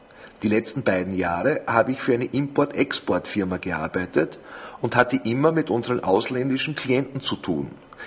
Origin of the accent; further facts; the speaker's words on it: Vienna, Austria; born there; also born or lived in Italy?; ich wohne in Wien. Meine Eltern sind Italiener, aber ich bin hier geboren.